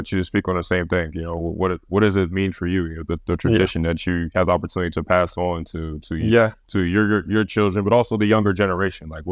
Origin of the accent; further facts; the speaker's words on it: United States; now in Serbia; So one of the things I respect the most, you know, as American, as a foreigner, is the tradition, you know, the tradition that European clubs, especially clubs here, you know, in Serbia have. And it's special to me, with something that we don't always have in the States.